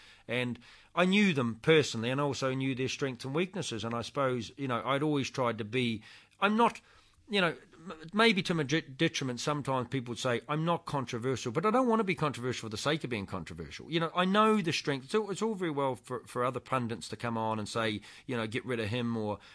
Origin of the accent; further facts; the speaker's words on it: New Zealand; now in Ireland; even though I'm a New Zealander, even though I'm over here, and I was one of the original New Zealanders to come over and kind of stay around.